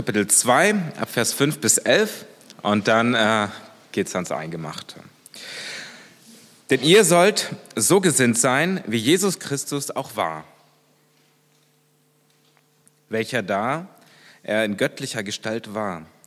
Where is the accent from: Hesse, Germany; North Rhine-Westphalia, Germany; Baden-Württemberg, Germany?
North Rhine-Westphalia, Germany; also born or lived in Kyrgyzstan; wir sind dann mit meiner Familie hierher gekommen als Heimkehrer und nach Deutschland. Dann bin ich in Nordrhein-Westfalen groß geworden.